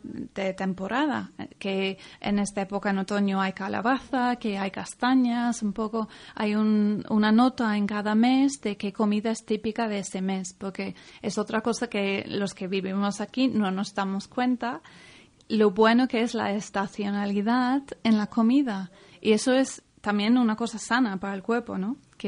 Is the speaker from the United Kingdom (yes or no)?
yes; England, United Kingdom; Spanish is a second language; now in Spain; porque eso no se conoce en Inglaterra, de donde soy yo